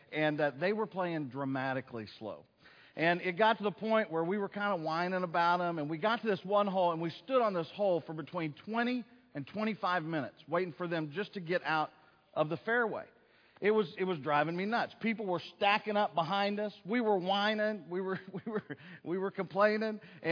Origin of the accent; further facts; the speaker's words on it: Oklahoma, United States; Hey, I am from Oklahoma. I may have told you guys that before.